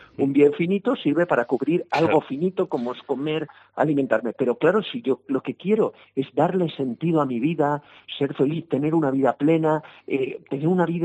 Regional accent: Valencia, Valencian Community, Spain; yo que soy de Valencia, aquí hace un frío que lo noto mucho

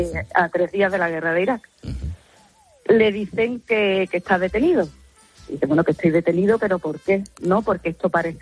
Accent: Chiclana de la Frontera, Andalusia, Spain; nosotros somos de Chiclana

